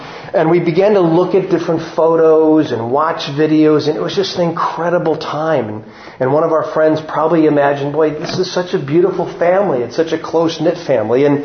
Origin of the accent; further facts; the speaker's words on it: Michigan, United States; born and raised in Michigan, close to Detroit.